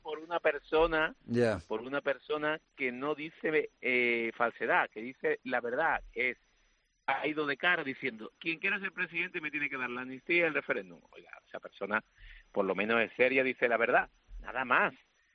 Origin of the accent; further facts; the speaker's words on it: Andalusia, Spain; Nosotros, yo vengo de Andalucía y ahí se han hecho traslados también. Somos una tierra de acogida y solidaria